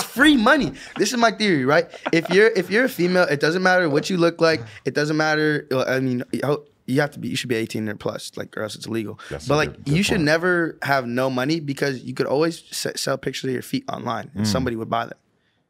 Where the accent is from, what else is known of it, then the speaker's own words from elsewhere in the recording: San Francisco, California, United States; Every time I go back home, it looks different, bro. It's like, I feel like it's not even like recognizable to me. There's certain things that are, but I would say growing up was really int